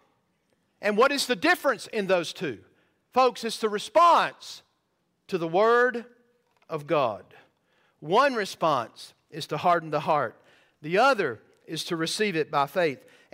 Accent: the South, United States; Well, I grew up in the South.

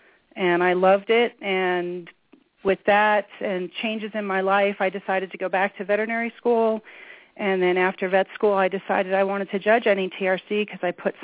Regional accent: New York, United States; moved away as an adult; now in Colorado, United States; I moved to Colorado in October of 1990, specifically to be able to buy a horse and afford it because I grew up on Long Island and it just doesn't work there for a person in their early 20s.

